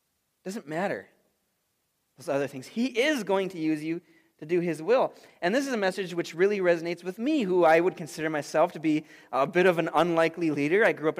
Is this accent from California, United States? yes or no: no; Blaine, Minnesota, United States; also born or lived in St. Francis, United States; I grew up in Blaine, but I moved to St. Francis before eighth grade, and I was in a new school